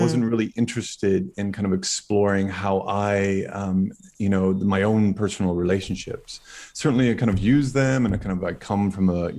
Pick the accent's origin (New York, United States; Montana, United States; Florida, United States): Florida, United States; The character grew up in Texas, but I actually grew up in Florida. And, you know, I'm from the South.